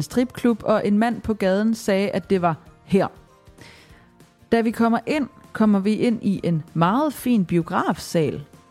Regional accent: Region of Southern Denmark, Denmark; jeg er fynbo med rødder fra Fyn, Vest og Østjylland, altså ikke Sønderjylland. Og jeg er vokset op med risengrød med tyk rød saftevand på.

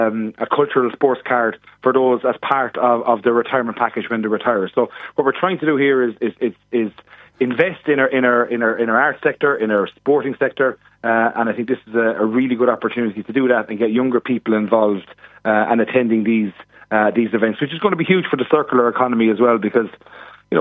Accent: Kilkenny, County Kilkenny, Ireland; So, for example, I'm from Kilkenny. Kilkenny would be the festival capital of Ireland.

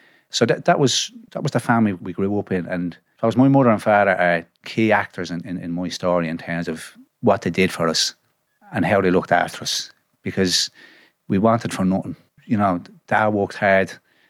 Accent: East Wall, Leinster, Ireland; So I'm from East Wall, Callan Road, East Wall, or whatever. Man, four sisters. I was the eldest of the kids

